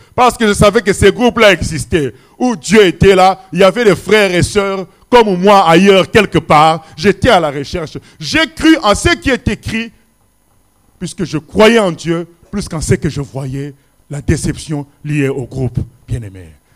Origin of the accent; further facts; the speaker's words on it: Morocco; now in France; quand je suis arrivé dans la région parisienne, j'étais déçu par les églises parce que je venais du Maroc.